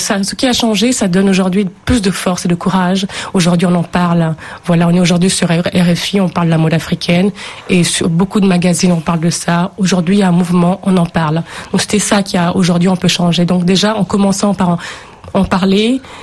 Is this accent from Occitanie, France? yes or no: no; Paris, Île-de-France, France; Il fallait absolument la présenter en Europe, aux Français, à Paris, parce que je suis parisienne, donc il fallait la montrer à Paris